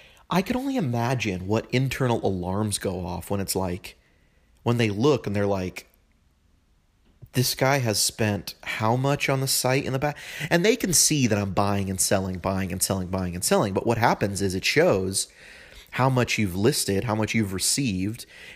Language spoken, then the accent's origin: English; California, United States; And even though I'm from California, I don't smoke weed or eat edibles or anything like that.